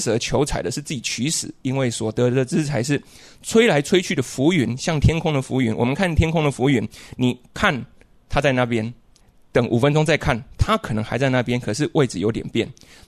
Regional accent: Chiayi, Taiwan; 我念国中的时候，我是嘉义长大的。

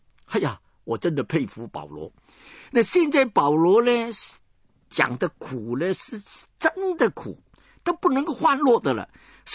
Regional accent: China; now in United States; 我们从前中国人呢不离婚的，现在外国人离婚，我们中国人也学会了离婚

